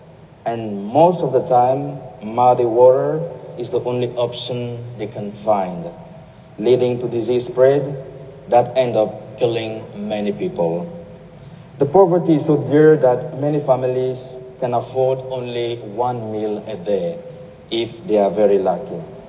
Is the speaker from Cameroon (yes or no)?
yes; Cameroon; now in Zambia; I'm originally from Cameroon and I'm missionary in Zambia.